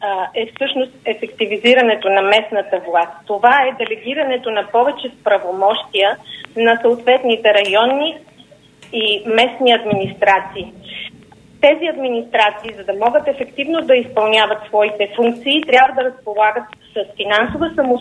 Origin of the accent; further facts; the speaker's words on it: Sofia, Sofia City, Bulgaria; Защото аз съм укореняк в Столичани, родена съм в София